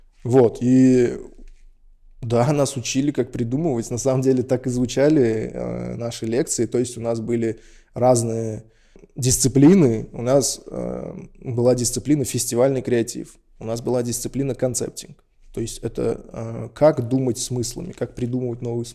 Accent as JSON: {"language": "Russian", "region": "Tashkent", "country": "Uzbekistan", "tie": "born or raised there", "moved": "yes", "lives_now": "Moscow, Russia", "said": "Еще накладывалось то, что я из Ташкента, я единственный узбек. Я вообще же переехал в Москву впервые для своей жизни."}